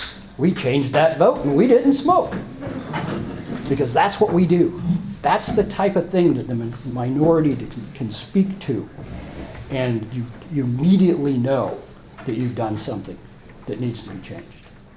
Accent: Edmonds, Washington, United States; also born or lived in Utah; And like I said, I grew up here. And when I grew up in Edmonds

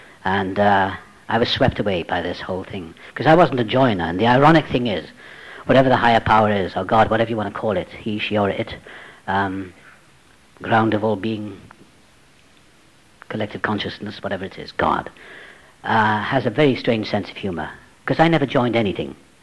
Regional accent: Wales, United Kingdom; born there; I was born in South Wales.

